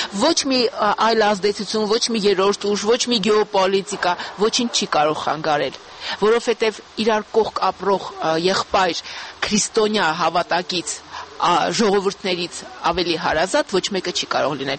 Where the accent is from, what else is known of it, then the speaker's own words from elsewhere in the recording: Akhalkalaki, Samtskhe-Javakheti, Georgia; moved away; ախալքալաքում, եթե ասեմ … ուրեմն ախալքալաք է, չնայած արդեն 30 տարուց ավել է դրսում եմ ապրում